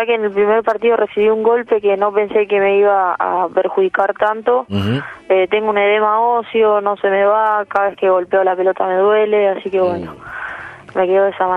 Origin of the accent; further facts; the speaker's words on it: Tandil, Buenos Aires Province, Argentina; me llevaron a la primera escuelita en Tandil, soy de Tandil